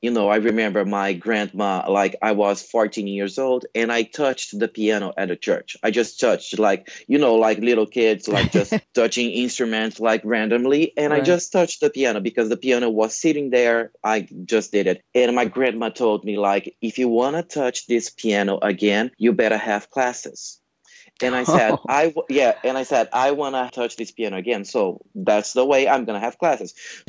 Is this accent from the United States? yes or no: no; Brazil; English is a second language; I was born and raised in Brazil, South America.